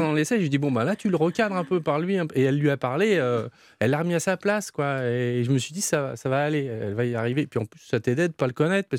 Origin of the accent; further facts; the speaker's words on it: Strasbourg, Grand Est, France; Et moi, je suis de Strasbourg, alors je ne sais pas si c'est la bière, et d'être près de la frontière.